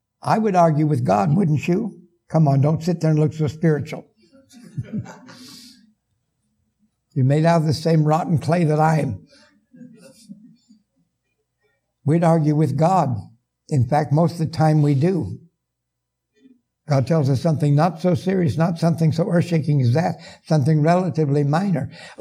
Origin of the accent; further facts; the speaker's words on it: West Coast, United States; I'm from the West Coast. I'm familiar with the Rockies and the Sierras.